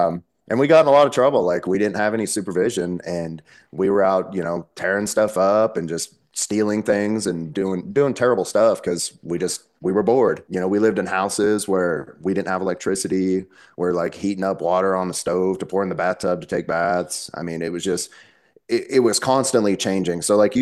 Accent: Las Vegas, Nevada, United States; also born or lived in New Jersey; So when I was born in New Jersey, when I was around 5 or 6 years old, my mom's loaded us up, all of us kids, up out of our bedroom window and loaded us in the bed of a pickup truck. And we moved to Las Vegas.

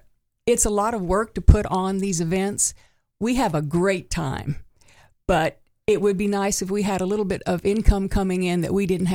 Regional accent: the South, United States; It's a good southern dish, which I'm from the South, so.

